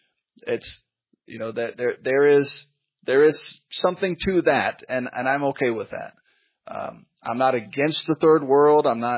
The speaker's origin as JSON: {"language": "English", "country": "United States", "said": "Okay, I'm not better because I'm an American. I'm not better than a Ugandan in the village because I'm an American."}